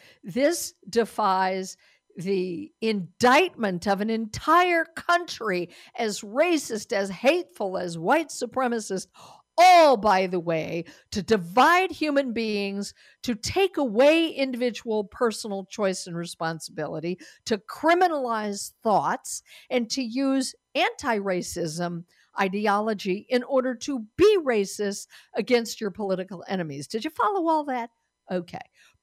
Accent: Denver, Colorado, United States; moved away; my home state, where I no longer live, Denver, Colorado is my home state. Denver, where I was born

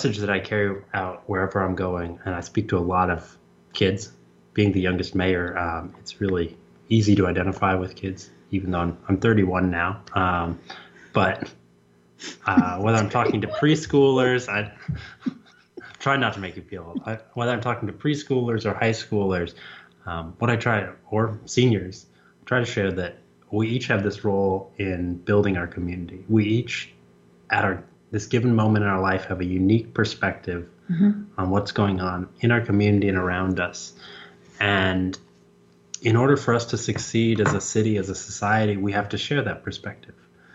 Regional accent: Minneapolis, Minnesota, United States; Where I grew up in Minneapolis, Minnesota, we all knew our neighborhoods.

